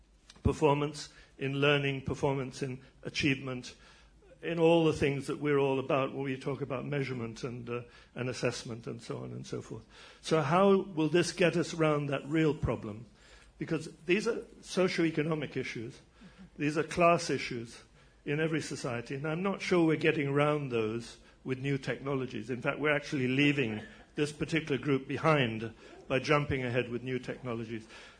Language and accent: English; United Kingdom; But to put you right on Churchill, being a Brit.